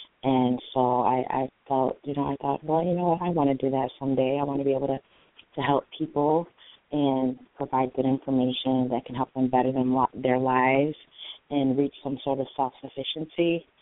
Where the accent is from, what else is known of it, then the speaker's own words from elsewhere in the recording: Kewanee, Illinois, United States; So I grew up in Kewaunee, Illinois. It's a very small rural town, about, let's say, 150 miles from Chicago.